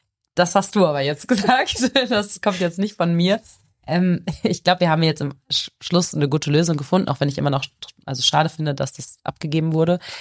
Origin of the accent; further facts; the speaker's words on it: Huntlosen, Lower Saxony, Germany; Und ich komme aus der Gemeinde Großen Kneten, aus Hundlosen, also gar nicht weit weg vom Blockhaus Ahlhorn.